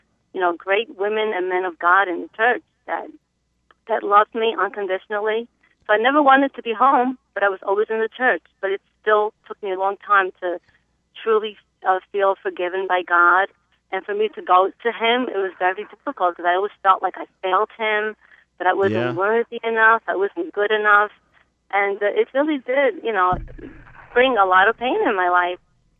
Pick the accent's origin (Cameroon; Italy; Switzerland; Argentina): Italy; now in United States; You know, we come from Europe, we come from Italy. And, so that when we came to America, the best thing that happened to us is that somebody led my mom to the Lord